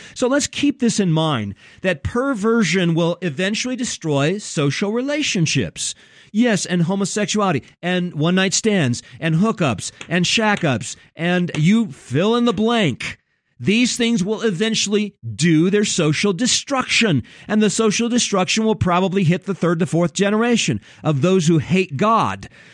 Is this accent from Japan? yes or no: yes; Japan; When I grew up in Japan, I was just a kid in Japan